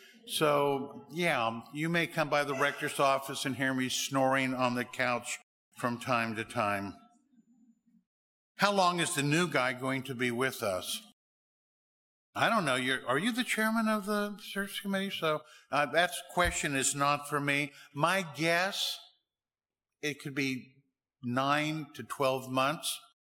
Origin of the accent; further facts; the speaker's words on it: Wichita, Kansas, United States; When I was a little kid, I grew up in Wichita, Kansas.